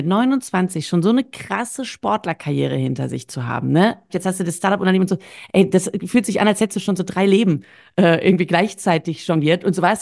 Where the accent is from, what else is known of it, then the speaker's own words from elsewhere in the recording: Lemgo, North Rhine-Westphalia, Germany; Bei uns in Lemgo sind Semmeln aber andere Sachen, als irgendwie bei euch die Semmeln sind.